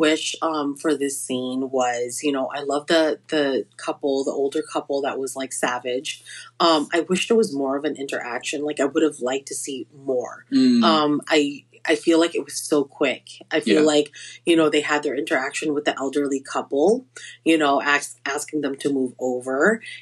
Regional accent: Philippines; It's hard to say because I grew up in the Philippines and we would eat rice.

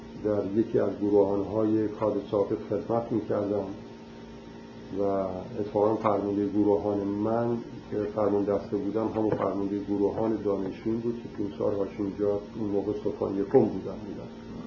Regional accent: Kerman, Iran; moved away as an adult; also born or lived in Tehran; در سال 1304 در کرمان متولد شدم. در خانواده مرفعی هم به اصطلاح تعلیم و تربیت پیدا کردم.

